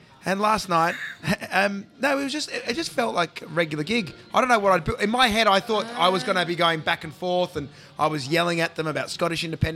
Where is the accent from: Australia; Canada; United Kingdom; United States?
Australia; Australian comedian, good friend of Fred Southern.